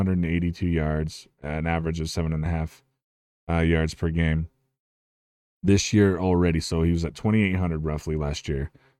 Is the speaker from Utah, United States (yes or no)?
yes; Utah, United States; We're from Utah, bro. That's how we say things.